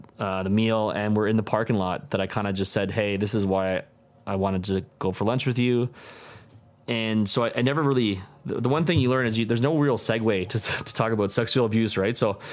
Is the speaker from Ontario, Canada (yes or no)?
yes; North York, Ontario, Canada; I'm a 30-year-old secondary teacher. I grew up in North York, and now I teach in Scarborough.